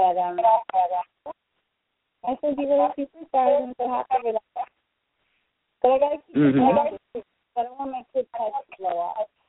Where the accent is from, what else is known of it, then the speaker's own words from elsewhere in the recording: Utah, United States; I'm from Utah, so we went out to a show there